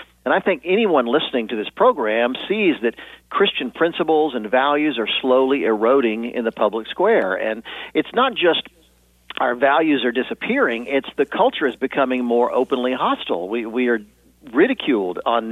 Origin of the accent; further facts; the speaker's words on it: Charlotte, North Carolina, United States; Well, I'm a pastor's kid. I grew up in the South, Charlotte, North Carolina, and my dad was a pastor.